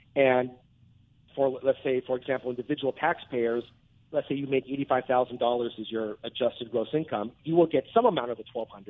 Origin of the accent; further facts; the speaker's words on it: Anaheim, California, United States; I grew up in Anaheim, going to Angels games my whole life, so I really hope that baseball comes back.